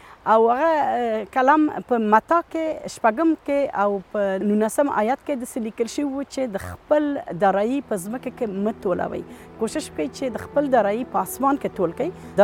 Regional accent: Afghanistan; now in Switzerland; او زه د افغانستان څخه یم او څو وشت کاله کیږي چې اوس په سویس کې ژوند کوم.

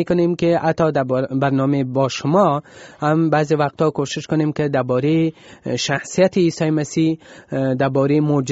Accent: Afghanistan; خداوند این برکت بزرگ به ما افغانام داده که ما بتانیم پیرو عیسی مسیح باشیم

